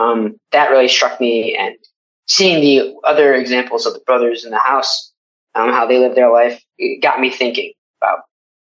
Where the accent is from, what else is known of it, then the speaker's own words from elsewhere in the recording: Ypsilanti, Michigan, United States; So I grew up in Michigan, grew up in Ypsilanti, part of a community, Ann Arbor, Word of Life community.